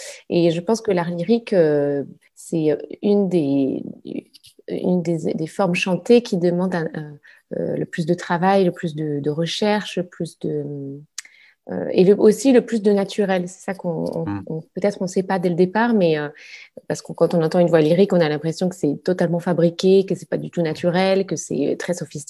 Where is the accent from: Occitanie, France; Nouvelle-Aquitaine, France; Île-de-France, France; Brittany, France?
Nouvelle-Aquitaine, France; je suis originaire de Dordogne, donc un petit département d'Aquitaine, assez reculé, donc vraiment de la campagne. Et puis j'ai fait mes études à Bordeaux.